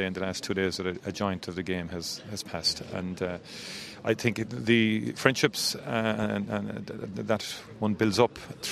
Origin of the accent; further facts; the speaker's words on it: Cork, Munster, Ireland; as a young child growing up in Cork, there was nothing more central to our lives than the Munster football final.